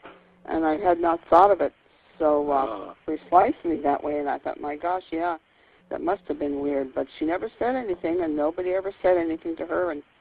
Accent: Idaho, United States; born there; a regular little card birth certificate that said I was born in Idaho.

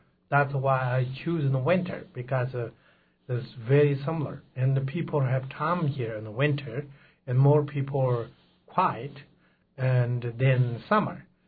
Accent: Tibet, China; English is a second language; I like that very much because I'm coming from Tibet, and then Tibet very very cold, and the lots of snows.

